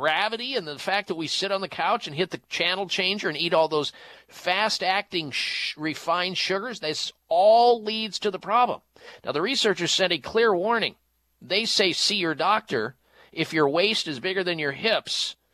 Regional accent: Midwest, United States; when I grew up in the Midwest, he who had the biggest beer belly won the contest.

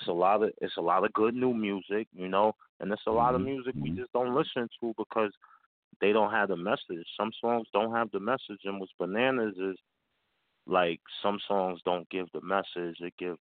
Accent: Brooklyn, New York, United States; I'm from Brooklyn. I'm from Brownsville, Brooklyn, Bed-Stuy, you know. I'm a Brooklynite, but I'm repping Brownsville.

